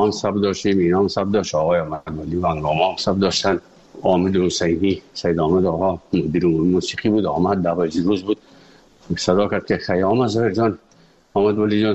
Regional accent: Afghanistan; moved away; also born or lived in Moscow; از افغانستان بر آمدیم آمدیم سه مسکو 4 سال مسکو

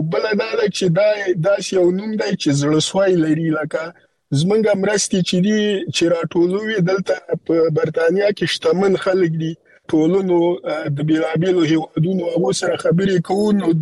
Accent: Afghanistan; مونږ خپل افغانان یو او مونږ د وطن د سره ځانګړي مینه لرو او خپل خلکو ټولنې بدلون غواړو

